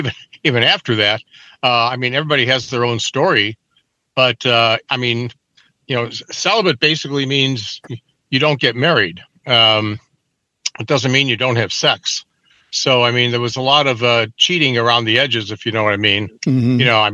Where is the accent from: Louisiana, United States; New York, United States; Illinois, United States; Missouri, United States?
Illinois, United States; Chicago; Yeah, we're a typical Northwest Side Polish-German family. Grew up, around Portage Park, actually right across the street from Chopin Park.